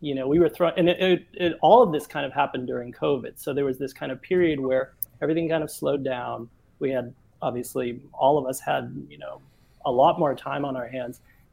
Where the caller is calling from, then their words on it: Stockholm, Stockholm County, Sweden; And I'm in Stockholm, yeah.